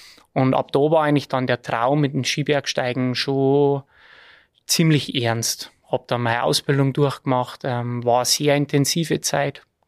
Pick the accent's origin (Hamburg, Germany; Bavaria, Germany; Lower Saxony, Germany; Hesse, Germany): Bavaria, Germany; Ramsau bei Berchtesgaden; Und ich bin aufgewachsen in der Ramsau bei Berchtesgaden. Also komplett in die Berge, in einem kleinen Skigebiet im Hochschwarzeck.